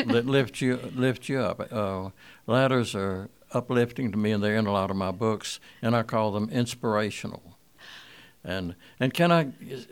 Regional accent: the South, United States; Well, that comes from being growing up in the South.

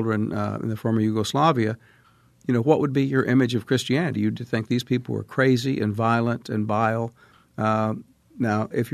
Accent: Oklahoma, United States; And I'm from Oklahoma where we were the first state to have a statewide referendum that passed by 70% banning Sharia law.

